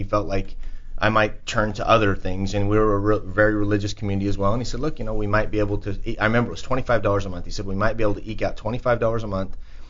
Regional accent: Idaho, United States; Well, you know, I'm from Idaho, and I'm very

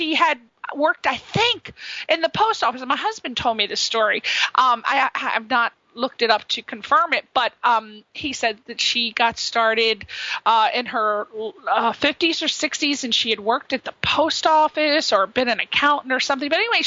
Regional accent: Connecticut, United States; I'm from Connecticut, so I'm all about the East Coast.

